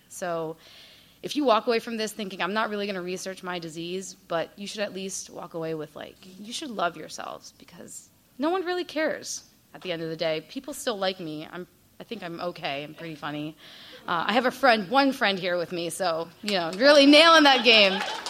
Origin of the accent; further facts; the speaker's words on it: India; And it's important that you know that I'm Indian, because India is like on somewhere near the equatorial, whatever.